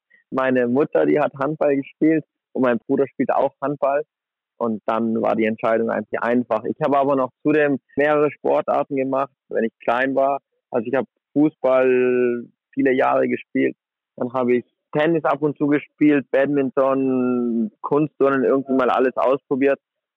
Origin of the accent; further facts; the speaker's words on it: Merano, Trentino-Alto Adige, Italy; also born or lived in Flensburg, Germany; in meiner Heimatstadt in Meran.